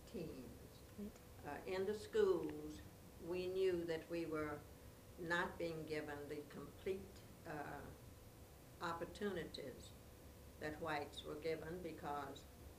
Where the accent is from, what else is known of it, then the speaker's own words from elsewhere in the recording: United States; I am an American of Bahamian parents.